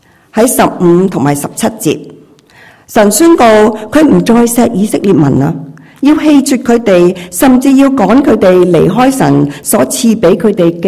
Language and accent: Chinese; China; 我们中国人最能够明白一点